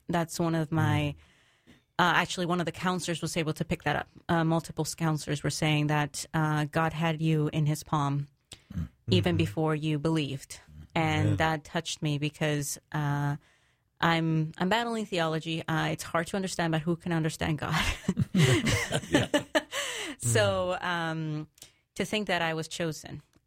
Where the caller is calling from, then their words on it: Mexico; I'm very happy to be here. I'm coming in from Mexico.